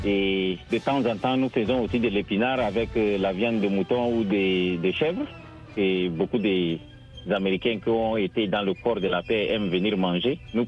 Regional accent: Chad; now in Seattle, United States; je suis tchadien d'origine, de nationalité américaine maintenant, depuis 2002, et je vis à Seattle, dans l'État de Washington.

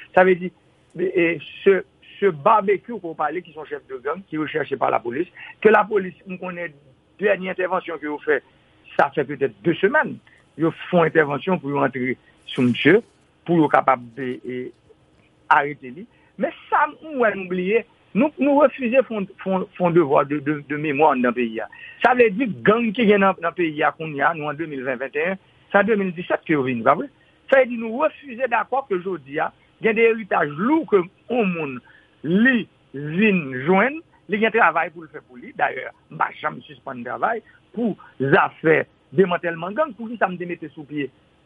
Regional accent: Haiti; Je suis un haïtien

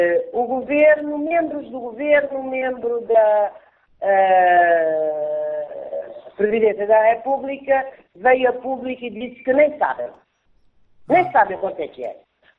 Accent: Malanje, Angola; born there; eu nasci em Malanje, eu gosto de Malanje.

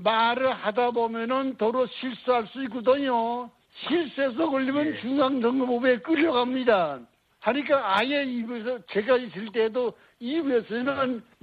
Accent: North Korea; now in South Korea; 저도 북한에서 온 사람인지라

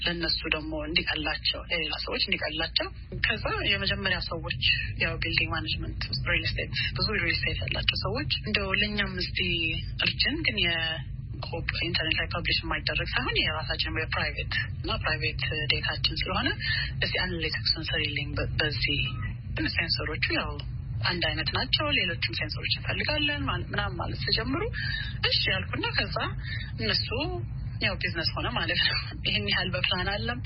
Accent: Addis Ababa, Ethiopia; also born or lived in Michigan, United States; now in United States; ልጅ ሆኜ አዲስ አበባ ነበርኩኝ። ያን ኮሚኒቲ ሄድ ነበረ። ከዛ ወደ ሚሽገን ሃይ ስኩል ገባሁና

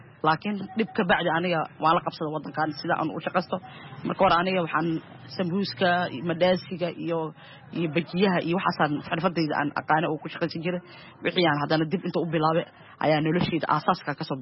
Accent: Mogadishu, Banaadir, Somalia; moved away; aniga waxaan ka soo qaxay xamar waxaan ku dhashay degmada Shibis yaqshidno ku soo barbaaray

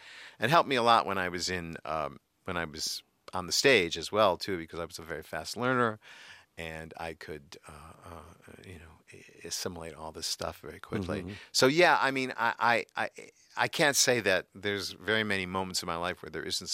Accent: New York, United States; I'm a New Yorker.

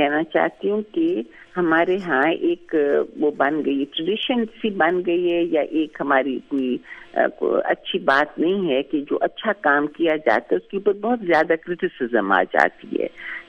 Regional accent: Pakistan; ہم پاکستانی ہیں, ہمیں پورے صوبوں کا خیال کرنا ہوتا ہے ایک دوسرے کا

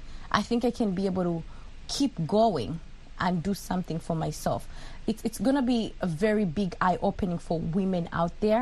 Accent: Mbarara, Western Region, Uganda; moved away as an adult; now in United States; I come from Uganda, in a small city in western Uganda called Mbarara. I'm a Mnyankole. I migrated to the United States in 2010.

